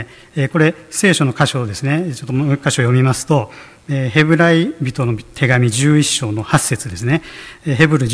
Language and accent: Japanese; Okinawa, Japan; moved away; 49年ぶりにですね、この生まれ故郷の沖縄に、まあ、帰ってきたわけなんですよね。そして、まあ、今は父の家を離れてどころか、ちょっと父の家に居候させていただいているような、一部屋間借りしているような状態